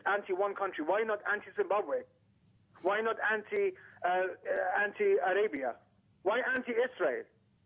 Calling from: London, United Kingdom

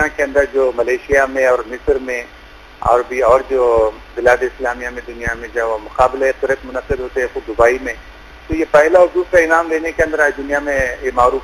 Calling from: Hyderabad, Telangana, India; جی میں انڈیا حیدرآباد دکن سے

